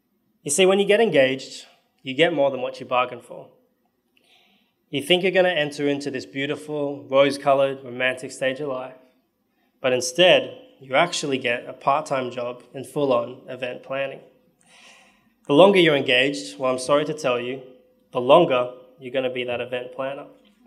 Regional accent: Canberra, Australian Capital Territory, Australia; now in Sydney, Australia; I moved to Sydney about 5 years ago, after growing up in Canberra my whole life.

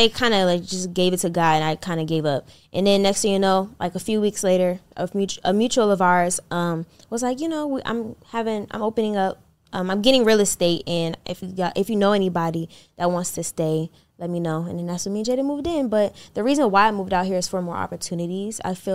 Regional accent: Maryland, United States; now in Atlanta, United States; So y'all, I'm from Maryland, but 2022, at the end of 2022, I moved to North Carolina with my grandma. And then in 2023, I moved to Atlanta by myself.

